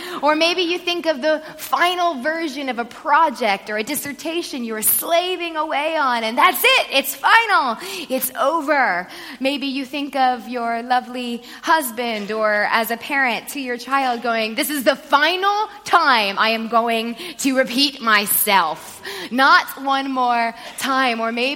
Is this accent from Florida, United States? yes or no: yes; Florida, United States; Yes, I'm American. I'm from Florida, but as of 2 weeks ago, I am a British citizen, so watch out.